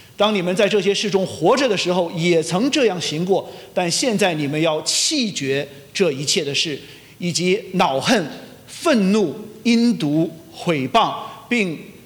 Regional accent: China; 我们中国人说叫万般皆下品，唯有什么？

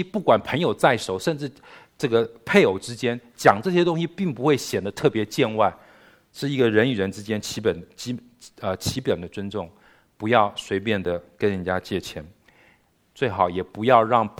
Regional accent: China; 所以我们中国人有所谓的36计，有没有？

